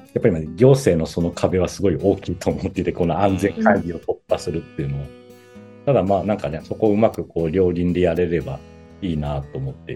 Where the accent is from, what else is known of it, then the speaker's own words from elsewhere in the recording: Ibaraki, Japan; 僕もあの出身は茨城県っていうところで、あの結構もう北の方で、あのほぼほぼ山間部なんですね。